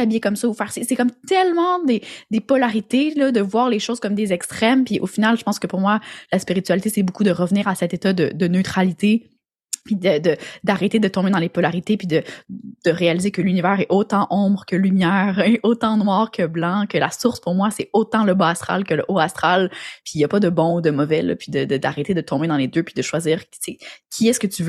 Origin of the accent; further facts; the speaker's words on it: France; accent: French; now in Quebec, Canada; je suis française, là, mes parents sont français, ont immigré au Québec. Ça paraît pas, mais j'ai les deux accents. Quand je parle avec ma famille, j'ai vraiment l'accent français.